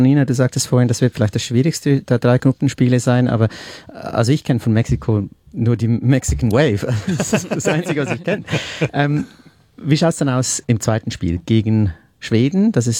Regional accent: Melbourne, Victoria, Australia; das bin ich, aus Melbourne ebenfalls

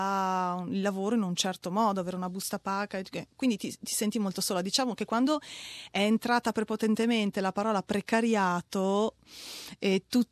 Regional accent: Conegliano, Veneto, Italy; now in Milan, Italy; vivo in Italia, lavoro principalmente a Milano, sono veneta di Conegliano e sono una scenografa e illustratrice.

